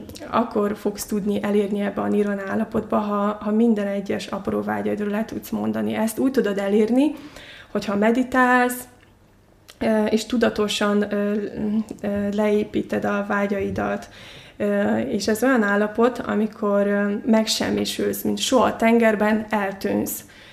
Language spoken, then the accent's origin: Hungarian; Mongolia; Hungarian is a second language; now in Hungary; Mongóliából származom, és Mongóliában a buddhizmusnak a lámanizmus irányzatát követik, és én is egy ilyen buddhista családban nőttem föl.